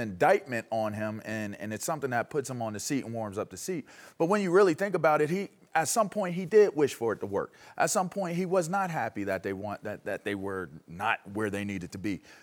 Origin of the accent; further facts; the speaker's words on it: Pittsburgh, Pennsylvania, United States; and I'm from Pittsburgh